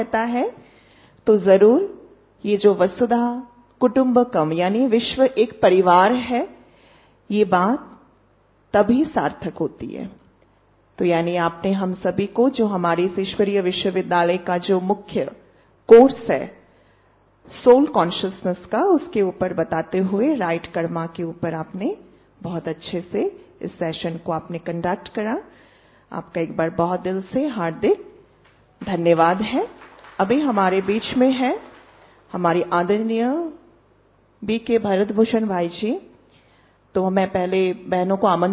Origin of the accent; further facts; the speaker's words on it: North East India, India; मैं स्वयं north east से हूं